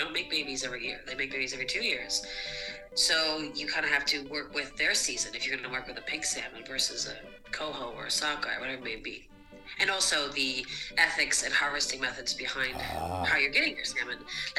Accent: Prince Edward Island, Canada; I grew up in Prince Edward Island, right? So my family's from Ontario, but I'm from PEI.

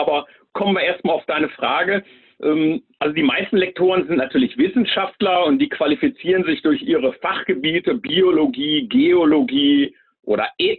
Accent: Bielefeld, North Rhine-Westphalia, Germany; ich bin 55 mittlerweile schon, kaum zu glauben. Ich komme eigentlich aus Bielefeld in Ostwestfalen

